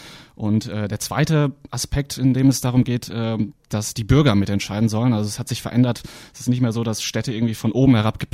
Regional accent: Bocholt, North Rhine-Westphalia, Germany; meine Heimatstadt Bocholt in Nordrhein-Westfalen an der holländischen Grenze ist auch dabei, ist auch eine Zukunftsstadt.

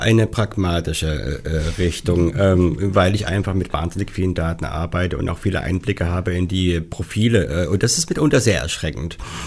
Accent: Apolda, Thuringia, Germany; ich kann nicht mit einem Account dorthin gehen, die sich mit dem Viadukt meiner Heimatstadt Apolda befassen.

